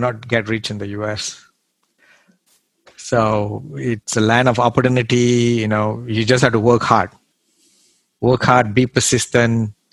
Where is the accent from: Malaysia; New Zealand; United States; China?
Malaysia; English is a second language; So I came from Southeast Asia. I mean, from Malaysia. Right? So, Malaysia is a really awesome country.